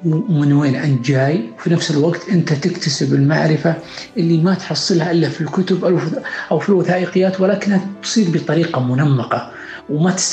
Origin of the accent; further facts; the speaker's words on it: Saudi Arabia; نحن كشعب سعودي اللي يملك ثقافة وأخلاق وقيم ومبادئ يجب أن تصدر